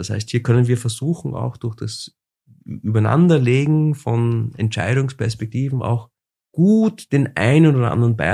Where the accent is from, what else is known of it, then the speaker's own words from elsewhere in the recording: Austria; Also nicht so wie bei uns in Österreich, die an die Jahreszahl gekoppelt ist.